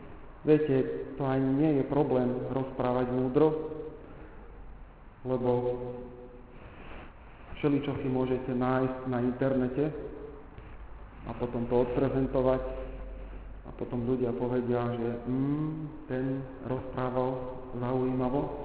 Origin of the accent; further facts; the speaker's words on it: Žemberovce, Nitra Region, Slovakia; V nedeľu som bol doma v Žemberovciach